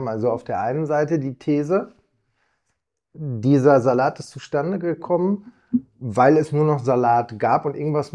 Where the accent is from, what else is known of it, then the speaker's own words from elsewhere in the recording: North Rhine-Westphalia, Germany; also bei uns in Westfalen sagt man, was der Bauer nicht kennt.